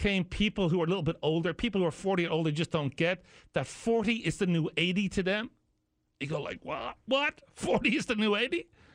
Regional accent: Ireland; He was adored when I was growing up in Ireland.

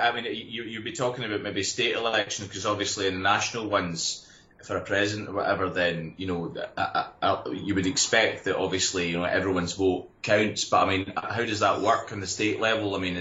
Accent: Scotland, United Kingdom; I think the language probably was what awoke in me again the concept of being a Scot as strongly as I am.

